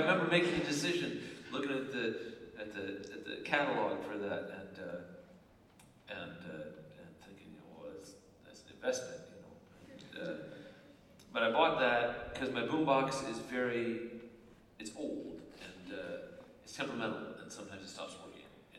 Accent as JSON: {"language": "English", "region": "California", "country": "United States", "tie": "born or raised there", "said": "but I grew up in California"}